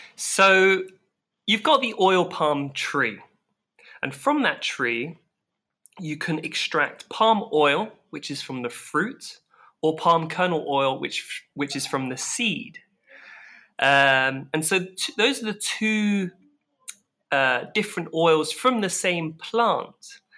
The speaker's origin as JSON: {"language": "English", "region": "London", "country": "United Kingdom", "tie": "born or raised there", "also_born_or_lived": "Edinburgh / Northern Europe", "said": "I grew up in London"}